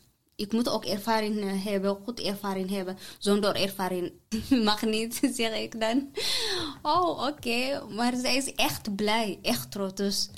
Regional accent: Eritrea; Dutch is a second language; now in Netherlands; Ik kom uit Eritrea. Ik woon in Nederland al 7 jaar.

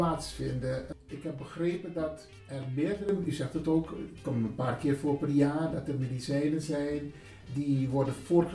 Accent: Suriname; Wij zijn Surinamers en we gebruiken ook heel veel natuurkruiden, ossodriasis.

